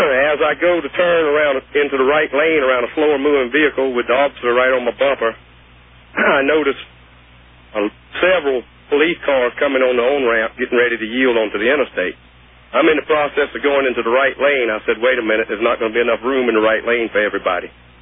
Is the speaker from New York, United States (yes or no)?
no; North Carolina, United States; I ain't robbed nobody. I'm a tourist from North Carolina. I'm on my way home.